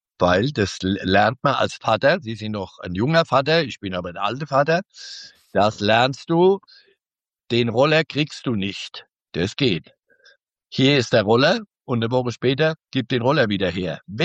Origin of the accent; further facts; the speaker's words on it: Kaiserslautern, Rhineland-Palatinate, Germany; ich bin in Kaiserslautern aufgewachsen, da ist der Club identitätsstiftend